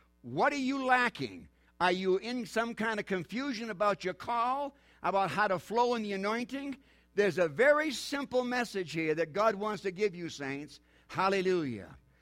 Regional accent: New Hampshire, United States; I'm from New Hampshire.

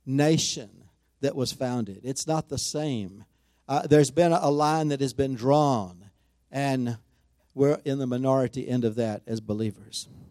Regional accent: Tyler, Texas, United States; I grew up here in Tyler.

